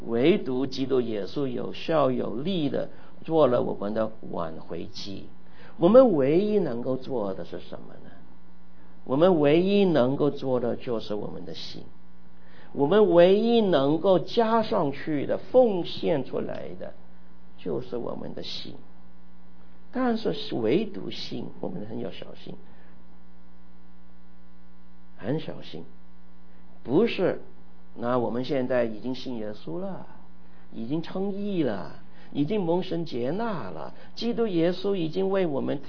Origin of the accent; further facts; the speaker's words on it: Guangdong, China; 你广东人，我广东人说你很可怜啊